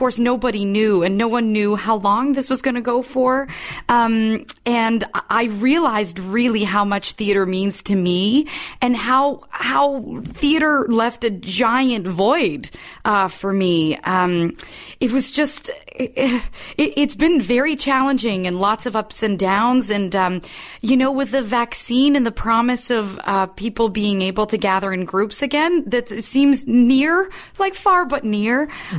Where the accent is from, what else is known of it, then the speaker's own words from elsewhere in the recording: Canada; And people were like, where are you from? I was like, I'm French Canadian.